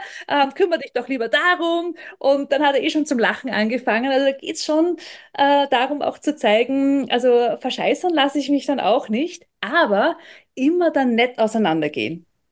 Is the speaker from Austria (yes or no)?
yes; Austria; ja, das ist unsere traditionelle Kleidung bei uns in Österreich, Dirndlkleid und Lederhose.